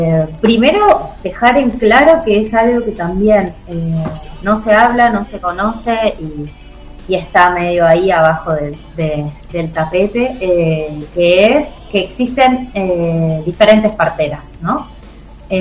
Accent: Tucumán, Argentina; now in Mendoza, Argentina; Yo soy tucumana, hace poco también que vivo acá en Mendoza

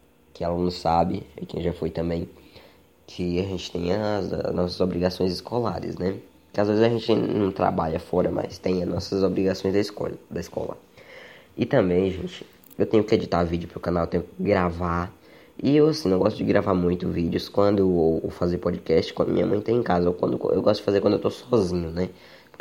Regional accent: Bahia, Brazil; que eu sou aqui da Bahia.

